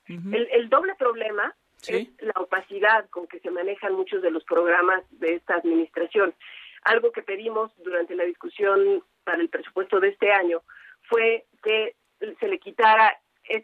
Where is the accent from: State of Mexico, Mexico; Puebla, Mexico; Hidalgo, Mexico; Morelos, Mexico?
State of Mexico, Mexico; Yo soy mexiquense. En el Estado de México el sistema educativo estatal es mucho más grande que el federal.